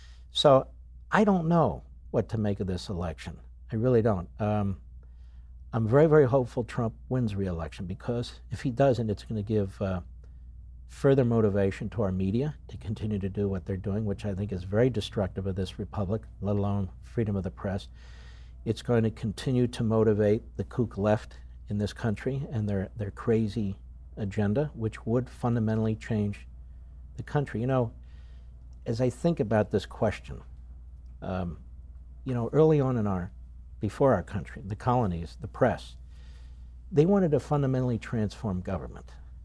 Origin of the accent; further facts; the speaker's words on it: Philadelphia, Pennsylvania, United States; And so maybe it's me as a Philadelphian.